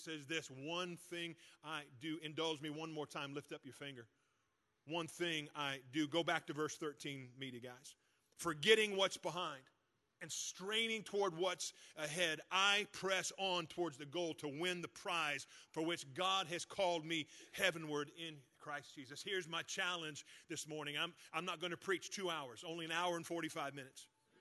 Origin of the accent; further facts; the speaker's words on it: Cleveland, Tennessee, United States; Well, when I was graduating from Cleveland High School in Cleveland, Tennessee, I was there and I remember it just like it was yesterday.